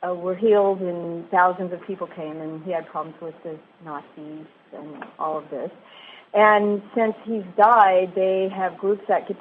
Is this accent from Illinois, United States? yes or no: no; Long Beach, California, United States; Long Beach, California.